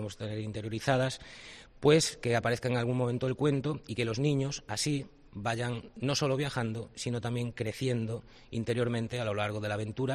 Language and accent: Spanish; Ferrol, Galicia, Spain; me he dado cuenta que están aquí, en mi tierra, y que ya en Ferrol, que es un sitio, un territorio con agua, hay Okonawas